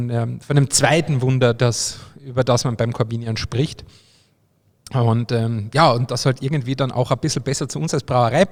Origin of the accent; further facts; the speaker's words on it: Obervellach, Carinthia, Austria; weil mein Heimatort Oberfellach im Mölltal ist ja eine Partnergemeinde der Stadt Freising